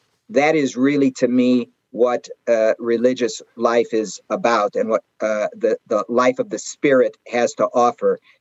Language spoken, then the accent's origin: English; Chicago, Illinois, United States; when I was about 10 years old in Chicago, growing up in Chicago